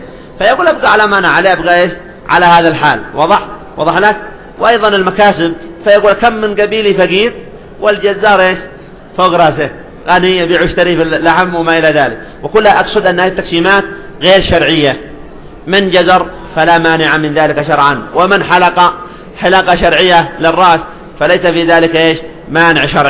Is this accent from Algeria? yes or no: no; Yemen; وألفت نظر السامع أنه في بلادنا اليمن